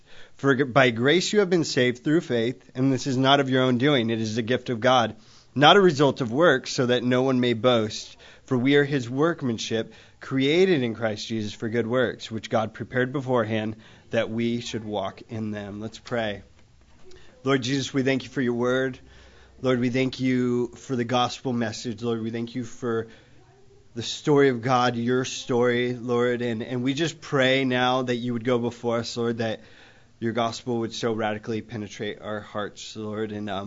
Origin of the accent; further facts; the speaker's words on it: Modesto, California, United States; also born or lived in Valley Springs; now in Stockton, United States; My wife and I and kids moved from, actually born and raised in Modesto, moved from Valley Springs here to Stockton.